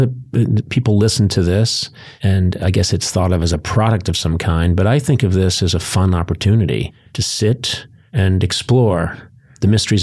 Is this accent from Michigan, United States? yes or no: no; Boston, Massachusetts, United States; I grew up in the Boston area. And houses are old.